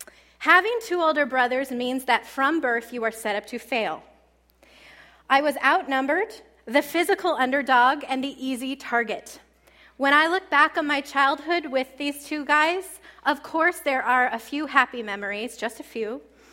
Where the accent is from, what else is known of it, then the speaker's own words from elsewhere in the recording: Ohio, United States; I grew up in Ohio, so we didn't have kale either.